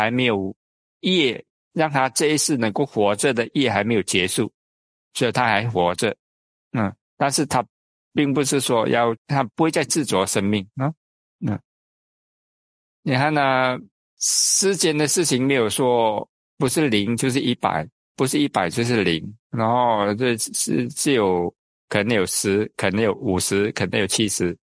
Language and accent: Chinese; Malaysia; 我们马来西亚话也会加一点马来话嘛